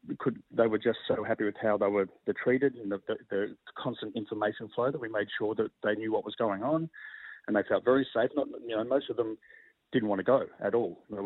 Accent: Melbourne, Victoria, Australia; I'm in Sydney. I'm from Melbourne

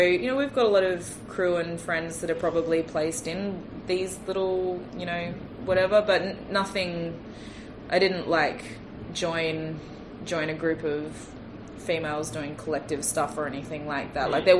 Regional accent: Darwin, Northern Territory, Australia; also born or lived in Melbourne / Brisbane / Adelaide; We're from Darwin. We've been seasoned in Melbourne. I was educated in Brisbane and Adelaide. Like, yeah. I'm just Australian, yeah.

